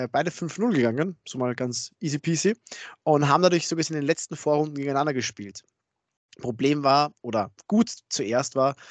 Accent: Austria; der Spanier und ich als Österreicher hatten eigentlich keinen mehr

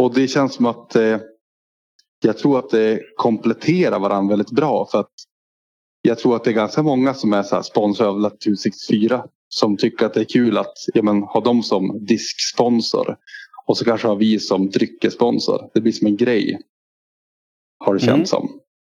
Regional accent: Glommersträsk, Norrbotten County, Sweden; loggan är ju berget utanför där jag är uppväxt i Glommersträsk.

